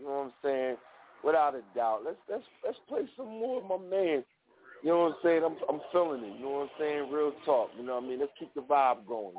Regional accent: Pennsylvania, United States; No doubt, I'm from Southeast Pennsylvania, bro

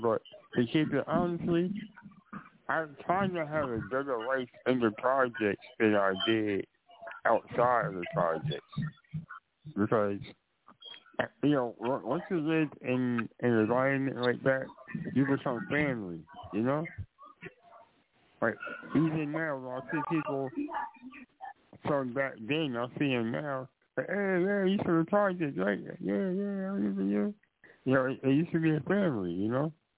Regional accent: Harrison, New Jersey, United States; So, for me, man, growing up in Harrison, New Jersey, the home of Freddie Rock, a day is all you say.

